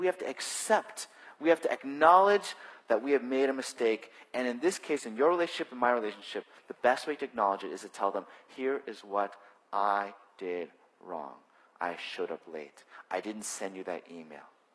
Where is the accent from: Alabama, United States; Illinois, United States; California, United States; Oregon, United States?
California, United States; I grew up in California, where our illegal driving patterns are high speed. I now live in New England